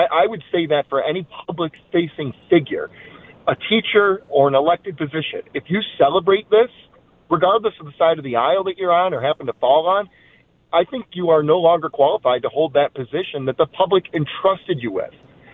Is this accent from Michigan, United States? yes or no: yes; Holland, Michigan, United States; from Holland, not John from Alden.